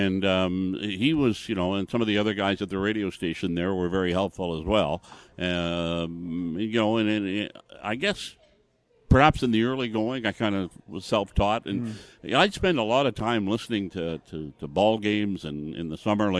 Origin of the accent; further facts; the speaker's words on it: Campbellton, New Brunswick, Canada; he was a radio station manager in my hometown in Campbellton, New Brunswick